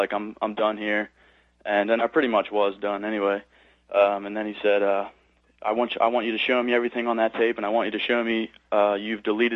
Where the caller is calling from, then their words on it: New Jersey, United States; I'm from New Jersey.